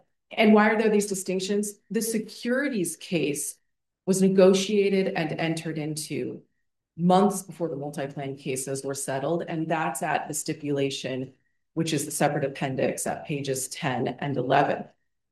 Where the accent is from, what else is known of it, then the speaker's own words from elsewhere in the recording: Iowa, United States; Well, there you go. I'm from Iowa. We got the Big Ten covered.